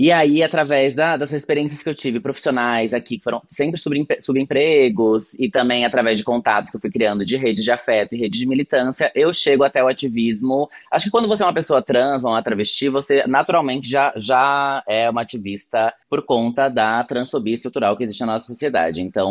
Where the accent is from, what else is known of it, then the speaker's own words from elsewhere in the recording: Aracaju, Sergipe, Brazil; moved away as an adult; now in São Paulo, Brazil; Eu nasci aqui em São Paulo, mas no extremo sul, né, perto do Grajaú. E aí cresci em Aracaju, Sergipe, porque minha mãe é sergipana, meu pai é mineiro, minha mãe é sergipana. E aí cresci lá e eu volto para São Paulo com 18 anos